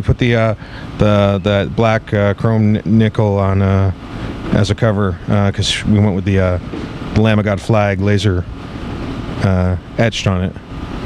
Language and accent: English; Canada; now in United States; I'm Canadian. So